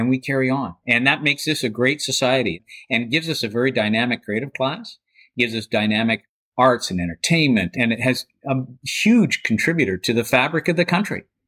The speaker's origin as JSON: {"language": "English", "town": "Edmonton", "region": "Alberta", "country": "Canada", "tie": "born or raised there", "said": "I'm too old and I grew up in Edmonton, you know?"}